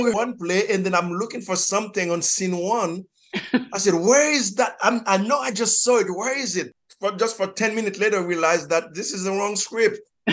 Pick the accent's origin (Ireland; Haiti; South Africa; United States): Haiti; And I grew up in Haiti.